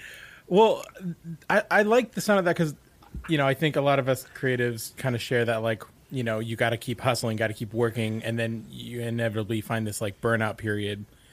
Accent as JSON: {"language": "English", "town": "Portland", "region": "Oregon", "country": "United States", "said": "Like, I'm from Portland, Oregon too."}